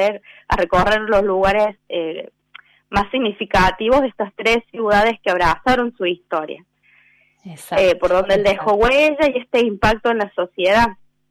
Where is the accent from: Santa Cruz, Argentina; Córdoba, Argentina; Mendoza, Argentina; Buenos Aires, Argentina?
Córdoba, Argentina; Villa Santa Rosa; Bueno, yo soy de Villa Santa Rosa. Nací en Villa Santa Rosa, tengo mi familia en Villa Santa Rosa.